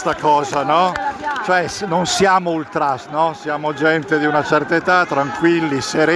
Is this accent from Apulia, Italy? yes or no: no; Brescia, Lombardy, Italy; Io vengo da Brescia per la manifestazione e sono bloccato